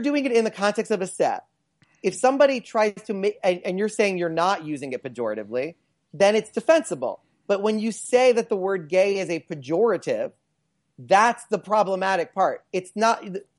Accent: United States; I mean, I'm American

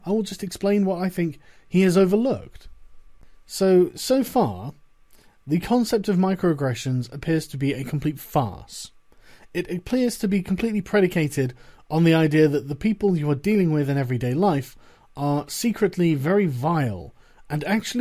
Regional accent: England, United Kingdom; If I moved to China, the fact that I'm English would be considered exotic.

